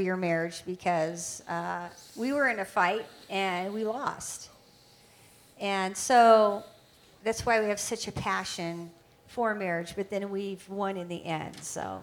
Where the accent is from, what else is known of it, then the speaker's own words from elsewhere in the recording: California, United States; So born and raised in California. I'm back home. Woohoo, Bay Area.